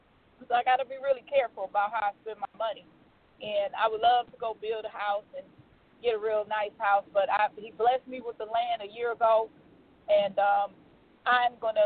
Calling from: Tennessee, United States; also born or lived in Louisiana; I'm calling from Tennessee. Yay! But officially, I have not moved from Louisiana

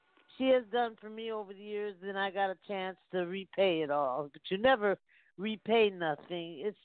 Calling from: Louisville, Kentucky, United States; Louisville, Kentucky.

